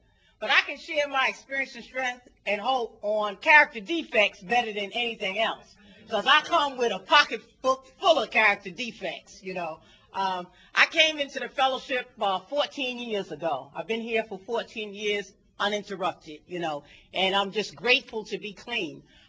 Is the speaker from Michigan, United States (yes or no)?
no; Harlem, New York, United States; I was raised in Harlem. I came from the era of wanting to be down